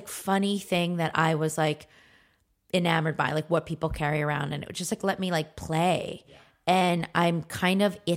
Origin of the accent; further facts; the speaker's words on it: Philadelphia, Pennsylvania, United States; Because I'm from Philly